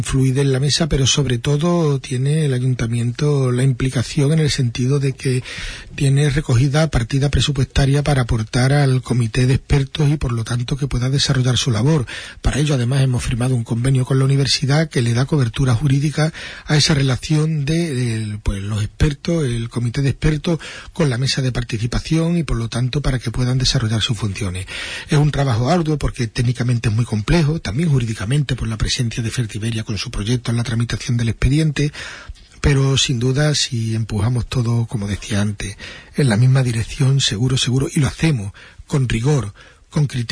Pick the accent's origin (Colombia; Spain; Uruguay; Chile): Spain; Huelva, Andalusia; Así somos la gente de Huelva.